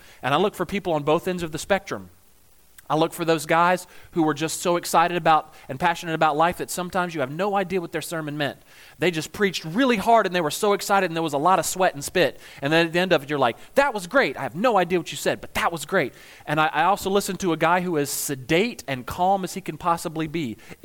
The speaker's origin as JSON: {"language": "English", "region": "the South", "country": "United States", "said": "I'm from the South and we were bored and didn't have a lot of money."}